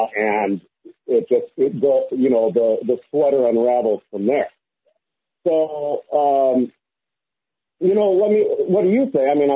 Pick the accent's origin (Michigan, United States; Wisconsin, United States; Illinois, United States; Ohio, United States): Wisconsin, United States; I grew up here in Wisconsin, a lot of military here where I grew up.